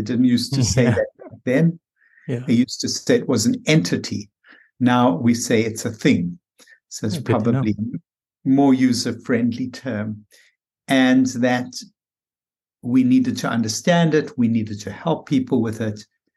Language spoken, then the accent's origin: English; South Africa; moved away as an adult; now in United States; Well, I am originally South African.